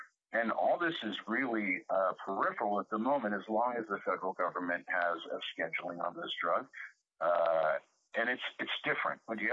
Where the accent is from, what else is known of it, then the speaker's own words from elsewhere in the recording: California, United States; I remember smoking weed young. Everybody smoked weed. I grew up in California